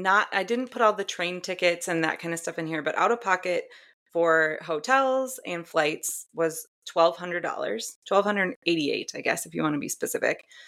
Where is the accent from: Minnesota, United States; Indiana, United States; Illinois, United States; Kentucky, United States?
Minnesota, United States; I am a Vikings fan. I grew up in Minnesota.